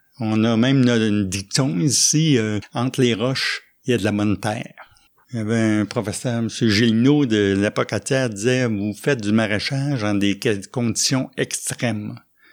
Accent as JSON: {"language": "French", "town": "Longueuil", "region": "Quebec", "country": "Canada", "tie": "born or raised there", "also_born_or_lived": "Rimouski", "said": "Je suis natif de Longueuil, mais j'ai fait le gros de mes études à Rimouski."}